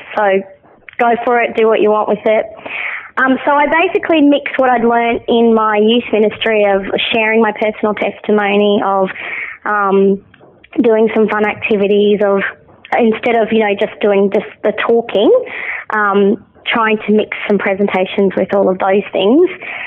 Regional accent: Mackay, Queensland, Australia; I was born and bred in Mackay.

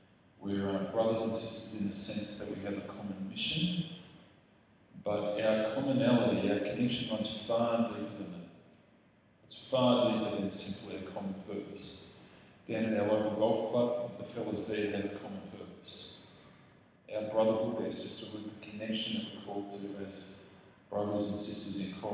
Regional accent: Wollongong, New South Wales, Australia; I'm from Wollongong. I'm married, one wife, four kids, and beautiful, you know, very, very blessed with my family, and have been living in Wollongong for the last 10 or so years.

